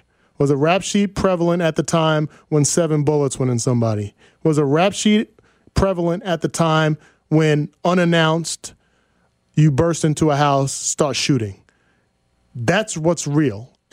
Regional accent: New Jersey, United States; I'm from Jersey, 5 minutes from New York City.

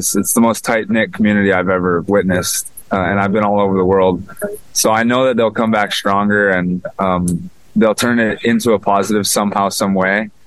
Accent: Hawaii, United States; Yeah, born and raised in Hawaii.

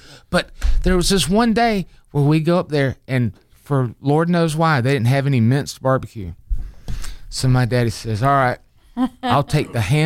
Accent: Poe Mill, South Carolina, United States; it was right near where I was born and raised over in Poe Mill

